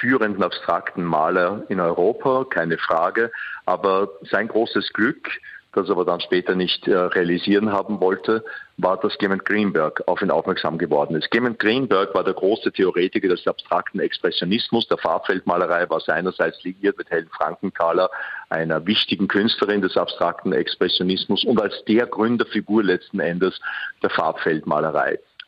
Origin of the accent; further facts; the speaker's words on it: Austria; Tatsächlich mag man sich als Österreicher wundern